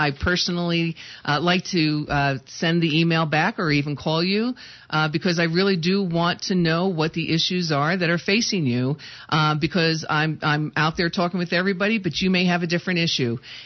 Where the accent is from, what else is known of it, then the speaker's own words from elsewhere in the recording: New Jersey, United States; I'm originally from New Jersey, and so, you know, I'm getting my Jersey out